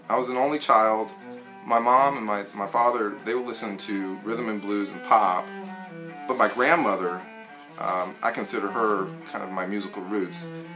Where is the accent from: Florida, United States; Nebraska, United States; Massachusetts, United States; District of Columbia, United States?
District of Columbia, United States; Washington; I grew up in Washington, D.C. in the 70s, and there was many a field trip to the Smithsonian.